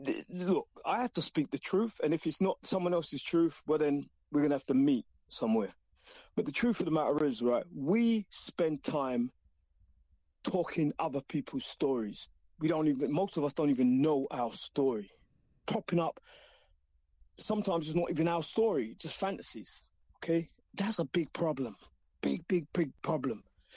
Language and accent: English; England, United Kingdom; born there; This England, this country where I am born in, and I have to speak it because we're speaking English.